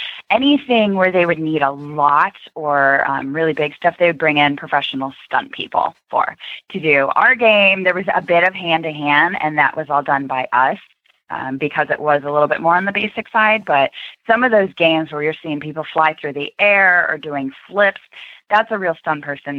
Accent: Midwest, United States; I'm originally from the Midwest, so my mom definitely exposed me to horses at a young age.

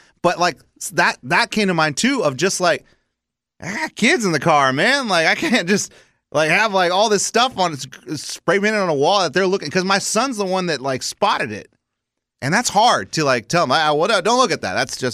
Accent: Texas, United States; I grew up in South Texas where, like, there was a certain kind of people, like, that airbrush the back of their pickup truck.

